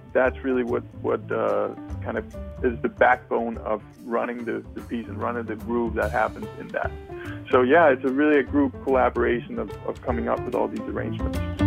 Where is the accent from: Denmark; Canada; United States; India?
Denmark; Copenhagen, Capital Region; English is a second language; I actually was. You know, that's the thing. I grew up in Denmark and in Europe in general, so much of the stuff that people watch on TV is American TV shows